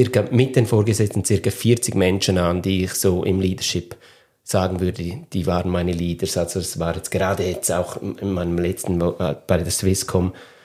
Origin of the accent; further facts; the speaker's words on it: Switzerland; Wobei ehrlicherweise bei uns in der Schweiz ist ja die Berufslehre sehr wichtig.